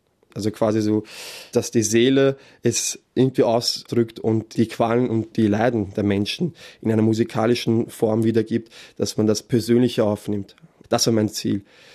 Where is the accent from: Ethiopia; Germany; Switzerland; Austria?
Austria; Vienna; Ich bin Österreicher, ich bin in Wien geboren, aber ich habe aramäische Wurzeln.